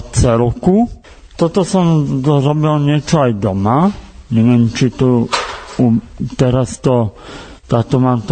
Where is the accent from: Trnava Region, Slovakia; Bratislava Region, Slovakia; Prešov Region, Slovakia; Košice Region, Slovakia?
Bratislava Region, Slovakia; Pezinok; pochádzam z Pezinka, ale ja som sa presúval sem do krajného.